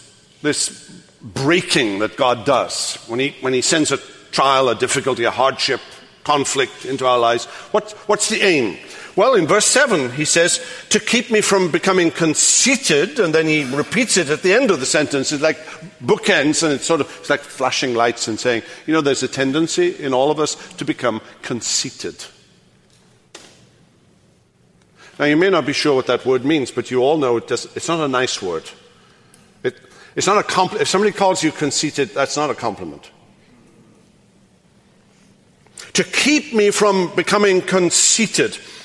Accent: Wales, United Kingdom; I grew up in what we called West Wales, and it was culturally distinct from South Wales and North Wales, even though we're only talking 100 miles here.

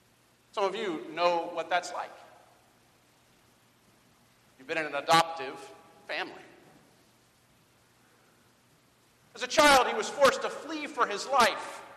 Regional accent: Wilkinsburg, Pennsylvania, United States; People ask me, where are you from? I tell them, Wilkinsburg. They have no idea where that is. So I say, usually, they don't know Wilkinsburg. Just outside Pittsburgh.

